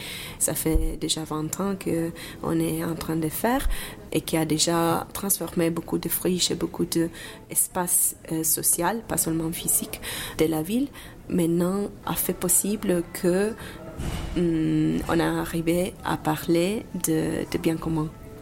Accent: Turin, Piedmont, Italy; French is a second language; je viens de Turin, que ça a été pendant tout le XXe siècle une ville très industrielle.

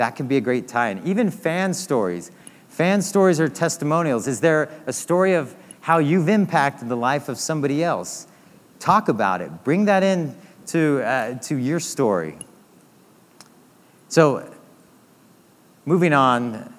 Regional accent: San Diego, California, United States; I'm a snowboarder, and So I've always been, and I grew up in San Diego, so I've always been fascinated with skate culture and snowboard culture

